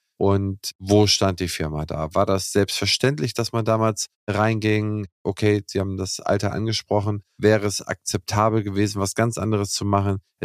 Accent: Schleswig-Holstein, Germany; wir beide als Holsteiner

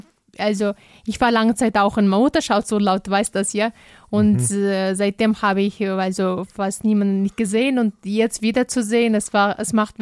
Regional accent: Kyrgyzstan; Süden, aus Südkirgisistan, aus Pamirbergen, Gebirgen, ja.

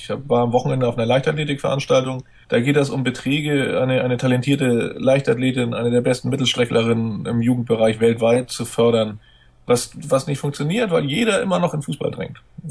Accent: Hamburg, Germany; now in Schleswig-Holstein, Germany; ich habe gerade als Hamburger bin ich nun auch betroffen gewesen, oder als Rand-Hamburger, da ich in Schleswig-Holstein lebe, aber mein Herz immer noch nach Hamburg gehört

